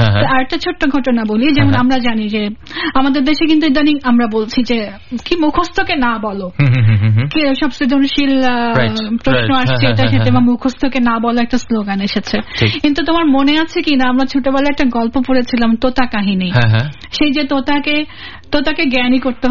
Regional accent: Naogaon, Rajshahi Division, Bangladesh; নওগাঁর কথাটা যখন বলি তখন আমার খুব ভালো লাগে, কারণ আমার দেশের বাড়ি নওগাঁ।

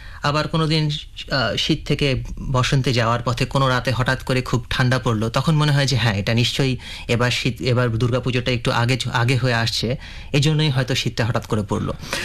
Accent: Dhaka, Dhaka Division, Bangladesh; আমি ঢাকাতে বড় হয়েছি, তো এটা ছিল পুরান ঢাকায় লালবাগের কাছাকাছি থাকতাম আমরা।

